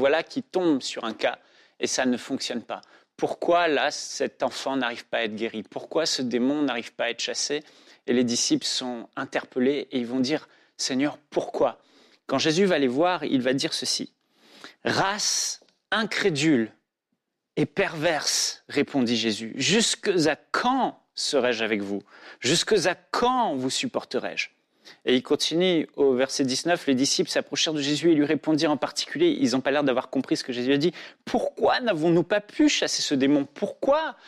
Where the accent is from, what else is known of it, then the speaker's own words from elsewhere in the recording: Réunion, France; Je viens de l'île de La Réunion, par exemple.